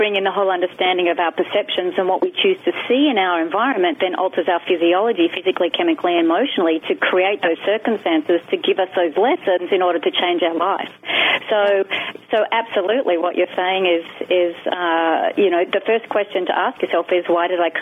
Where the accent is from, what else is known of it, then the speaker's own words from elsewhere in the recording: Australia; when I was living in Queensland, which is my home country is Australia, and I was living in Queensland, which is a state of Australia